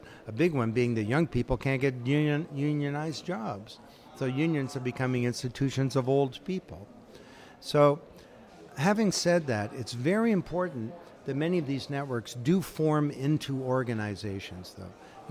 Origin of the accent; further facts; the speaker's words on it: Canada; I'm from Canada.